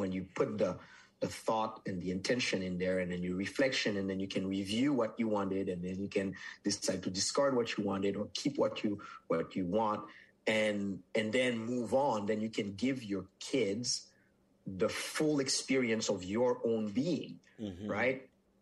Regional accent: Pétionville, Ouest, Haiti; Like I remember growing up in Haiti and during embargo

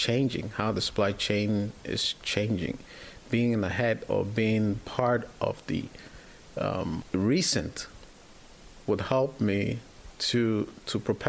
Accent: Ghana; born there; moved away as an adult; I was born in Ghana, and I left Ghana when I was 19 years old. I came here with my older brother. My father was already here.

